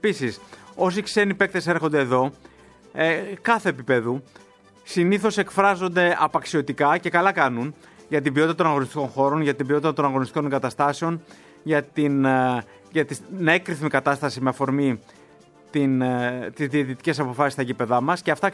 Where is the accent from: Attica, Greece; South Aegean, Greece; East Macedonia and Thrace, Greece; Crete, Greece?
Attica, Greece; Palaio Faliro; μεγάλωσα στο Παλαιό Φάληρο.